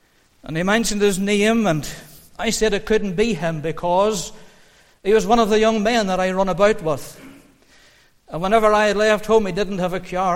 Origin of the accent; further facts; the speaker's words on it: Moneymore, Northern Ireland, United Kingdom; that I was born and reared in Moneymore. And Moneymore is a wee village between Markgraaf Felt and Cookstown.